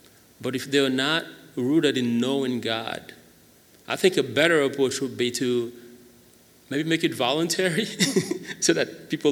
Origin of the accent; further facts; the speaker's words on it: Haiti; as I was growing up in Haiti, at the orphanage, which was a Christian orphanage